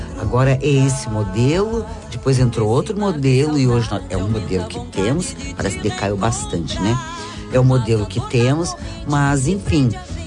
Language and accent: Portuguese; Rio Grande do Sul, Brazil; O Rio Grande do Sul está precisando de mim. E resolvi trabalhar aqui, na minha terra